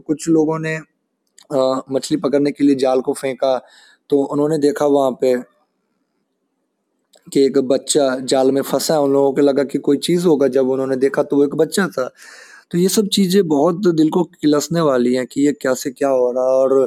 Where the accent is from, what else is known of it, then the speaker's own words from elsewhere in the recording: Darbhanga, Bihar, India; जो ये जिला में बहुत ज़्यादा तबाही है, उनके नाम है दरभंगा, जो कि मेरा अपना घर है